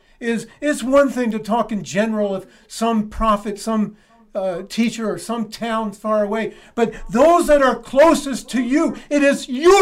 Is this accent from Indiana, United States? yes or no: no; Princeton, New Jersey, United States; I grew up in Princeton, New Jersey, and in addition to Princeton University, the Princeton Theological Seminary is there